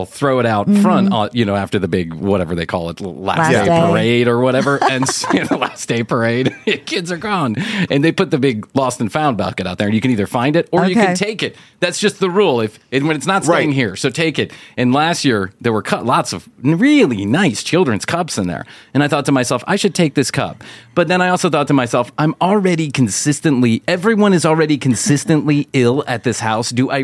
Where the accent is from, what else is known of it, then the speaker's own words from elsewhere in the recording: Chicago, Illinois, United States; I grew up in Chicago. I went to Catholic school just like you did, and everybody smoked.